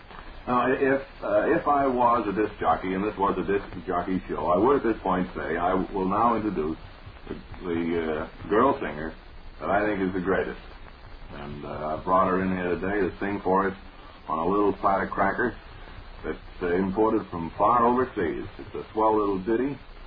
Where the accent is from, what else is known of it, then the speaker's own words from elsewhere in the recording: Lowell, Massachusetts, United States; Well, I was born and brought up in Lowell, and of course Chelmsford is a suburb